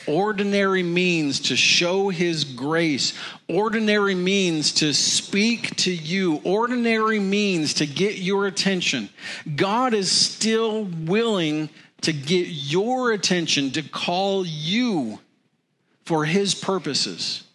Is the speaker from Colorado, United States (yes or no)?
yes; Colorado, United States; I grew up in Colorado. I can handle this.